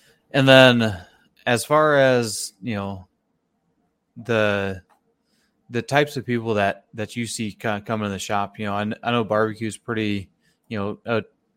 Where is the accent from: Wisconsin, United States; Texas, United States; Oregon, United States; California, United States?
Oregon, United States; also born or lived in Minnesota; When I was in Minnesota, tri-tip wasn't this thing. And I grew up in Oregon. I'm back here in Oregon now.